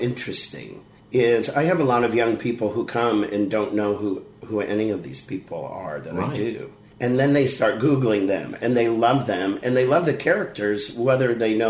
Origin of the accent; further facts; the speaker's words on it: Chicago, Illinois, United States; I'm originally from Chicago, and I play the East Coast as well.